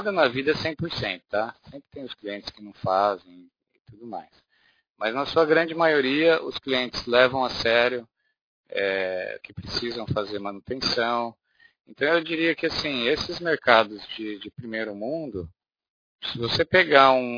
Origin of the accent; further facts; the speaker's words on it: Brazil; moved away as an adult; eu saí do Brasil, aluguei minha casa, né? Uhum. Mas eu saí do Brasil com 10 malas, a família inteira. Minha vida se resumiu em 10 malas.